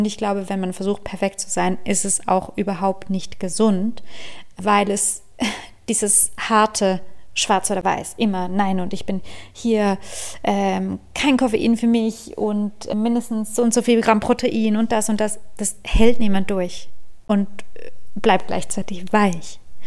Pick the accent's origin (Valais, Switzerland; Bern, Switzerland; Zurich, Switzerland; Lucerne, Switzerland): Zurich, Switzerland; Ich liebe Zürich, ich bin in Zürich aufgewachsen, also schon im Kindergarten und in der Primarschule dort.